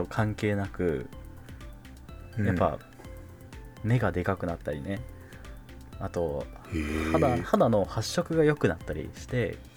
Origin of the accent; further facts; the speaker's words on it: Yamanashi, Japan; 多分それって地元の山梨の雪がさ、東京と違ってべちゃべちゃじゃない雪だったからだったろうなって